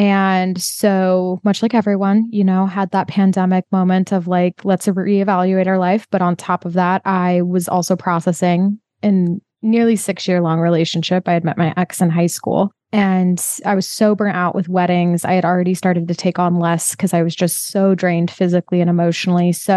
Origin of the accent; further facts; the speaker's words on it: Utah, United States; And I am originally from Utah and everyone gets married there quite often.